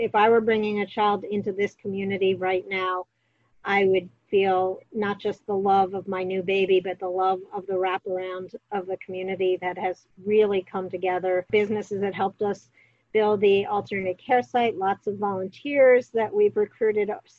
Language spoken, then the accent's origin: English; New York, United States; actually fly my sister out from the hot spot of New York, where I grew up, if you couldn't tell from my accent or my demeanor.